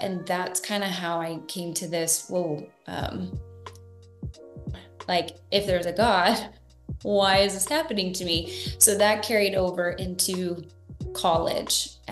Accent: Van Alstyne, Texas, United States; I grew up in the country. It's just easier to say I'm from the Dallas area because it's so big. But I'm from a teeny tiny small town called Van Alstine, and I live fairly close to there now, and I'm a small town country girl.

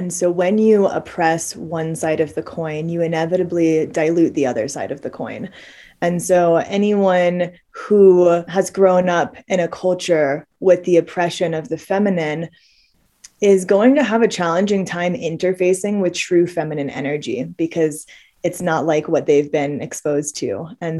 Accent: Cincinnati, Ohio, United States; also born or lived in Orlando; So I was born in Orlando, Florida. I grew up in Cincinnati, Ohio. And yeah, I got out of Ohio as soon as I could.

